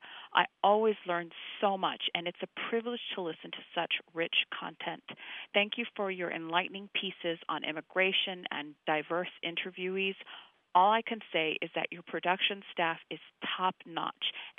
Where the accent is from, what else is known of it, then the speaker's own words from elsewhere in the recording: Houston, Texas, United States; I am a Latina from Houston, and I count this radio program as one of my absolute favorites.